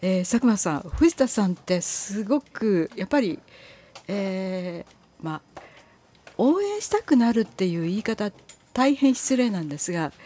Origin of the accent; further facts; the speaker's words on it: Osaka, Japan; 私もこう大阪で育った、何年間かは大阪で育ってるんで